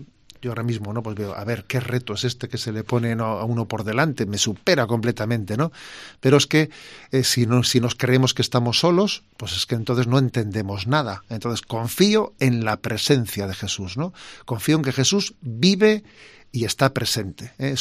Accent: San Sebastián, Basque Country, Spain; porque claro, yo soy donostiarra, entonces ser obispo donde tú has vivido tiene muchas ventajas

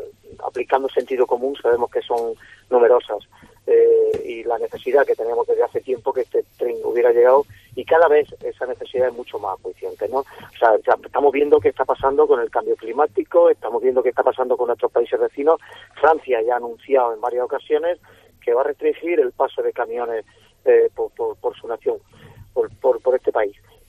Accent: Almería, Andalusia, Spain; que se acuerden de Almería, que estamos un poco esquinados, pero que somos españoles por encima de todo.

